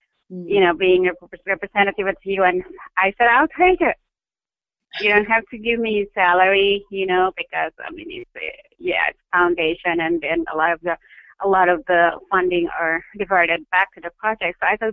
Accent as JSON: {"language": "English", "country": "Philippines", "tie": "born or raised there", "said": "So I grew up in the Philippines. Born and bred, educated"}